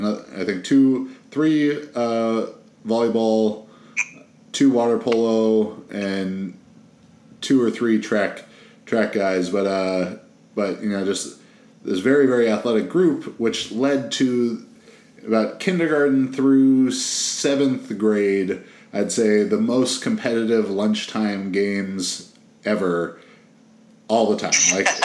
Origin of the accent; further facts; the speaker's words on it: California, United States; I was not exposed to really any manual labor growing up in Orange County